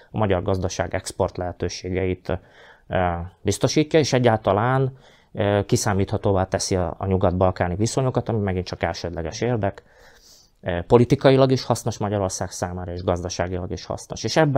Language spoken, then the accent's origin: Hungarian; Southern Slovakia, Slovakia; Én azért itt megengednék felvidéki magyarként egy fél mondatot ehhez a szerencsés csillagálláshoz.